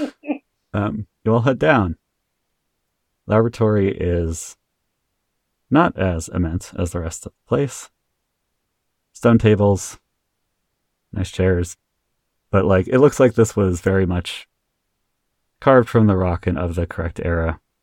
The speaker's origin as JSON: {"language": "English", "region": "California", "country": "United States", "said": "Hi, I'm from California. There aren't any basements."}